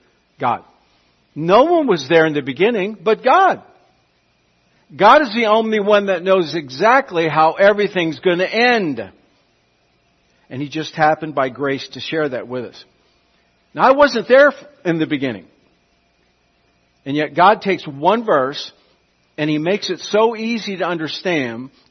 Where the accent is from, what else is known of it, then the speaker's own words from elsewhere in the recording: San Francisco, California, United States; moved away as an adult; I'm from the San Francisco Bay Area of California. Please forgive that. I left when I was 23, married, and I haven't been back since.